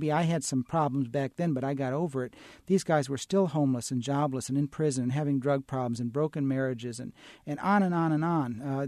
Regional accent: Berwyn, Illinois, United States; when I was a teenager growing up in Berwyn, Illinois, I was very patriotic.

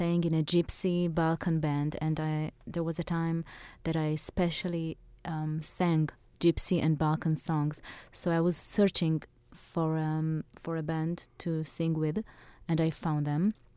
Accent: Israel; born there; English is a second language; I was born actually in Israel, but my grandmother and grandfather were born in Yemen and in Bulgaria.

